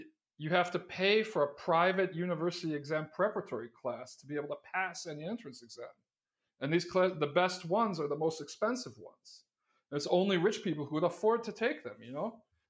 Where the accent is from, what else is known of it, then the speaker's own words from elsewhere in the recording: Chicago, Illinois, United States; moved away as an adult; now in Brazil; I've been in Brazil 25 years, right? And I'm from Chicago, which is a city that had a lot of racial segregation and things like that when I was growing up, and was very racist